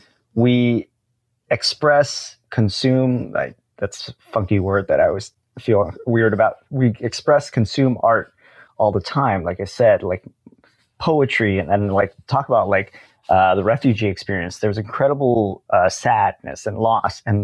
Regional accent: Olympia, Washington, United States; I grew up in Olympia, Washington, which is kind of like the capital city of Washington State

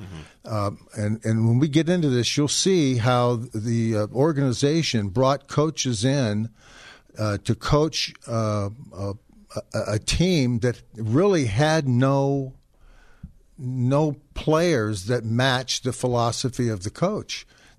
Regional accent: Los Angeles, California, United States; Now, we were talking earlier before the break that we're both from Los Angeles

